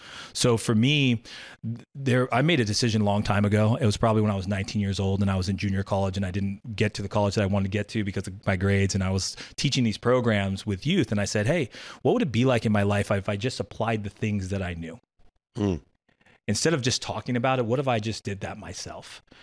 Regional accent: La Costa, California, United States; And I grew up in Southern California, La Costa, right? Encinitas.

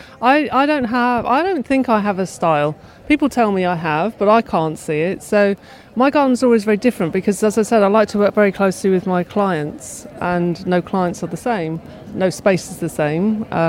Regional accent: South West England, United Kingdom; now in London, United Kingdom; my childhood where I grew up in Cornwall. It was a magical place, actually. It was a great place to grow up with, really connecting with nature.

